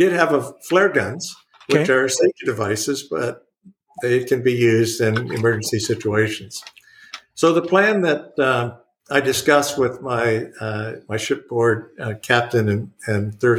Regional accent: Compton, California, United States; also born or lived in Boyle Heights; a lot of what I learned growing up in Compton and Boyle Heights

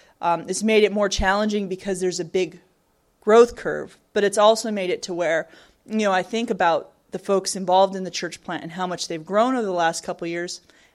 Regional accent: Arizona, United States; And I'm from Arizona, and I had never actually been to South Carolina before I came out here.

